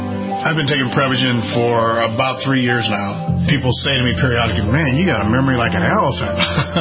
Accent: Cleveland, Ohio, United States; I'm 68 years old. I grew up in Cleveland, Ohio, majored in business administration.

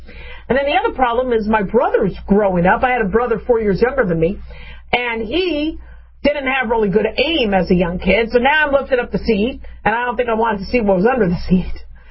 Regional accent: Phoenix, Arizona, United States; also born or lived in Las Vegas; So I grew up in the Southwest United States, in Phoenix, Arizona, and Las Vegas, Nevada

